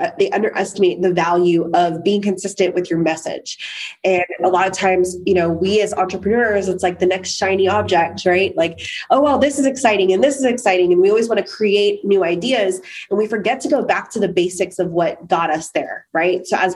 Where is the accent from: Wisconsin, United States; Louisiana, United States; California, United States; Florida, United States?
Florida, United States; I came from Florida to Texas and I needed a job.